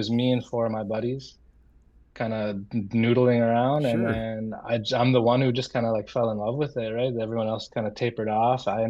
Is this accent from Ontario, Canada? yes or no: no; Inuvik, Northwest Territories, Canada; Currently in my hometown of Inuvik, Northwest Territories.